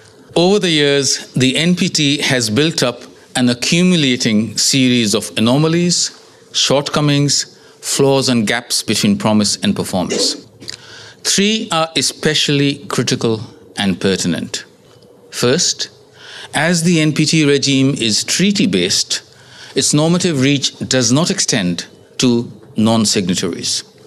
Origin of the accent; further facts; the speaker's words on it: Australia; Now, as an Australian of Indian origin, I must also note the delicious irony